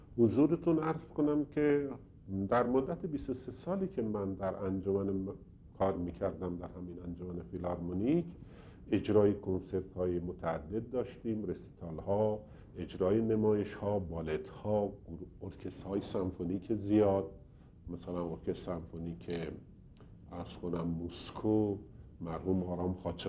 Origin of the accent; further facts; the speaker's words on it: Tehran, Tehran Province, Iran; من در تهران محله سنگلت به دنیا آمدم، بعد دوران دبستان رو در مدرسه ابتدایی بصیرت که در یکی از کوچه های محله درخونگاست